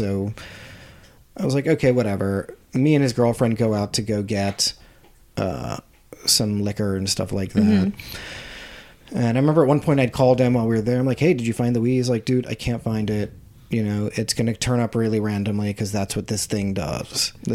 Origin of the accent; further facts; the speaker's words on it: Harrisburg, Pennsylvania, United States; Harrisburg, Pennsylvania, or just outside of it.